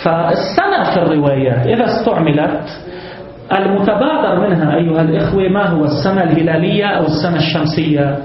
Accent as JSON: {"language": "Arabic", "country": "Lebanon", "said": "أما في بلد مثل بلدنا لبنان"}